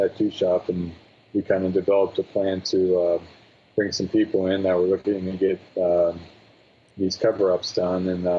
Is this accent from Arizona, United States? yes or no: no; Zanesville, Ohio, United States; I grew up in Zanesville, Ohio, where this film took place.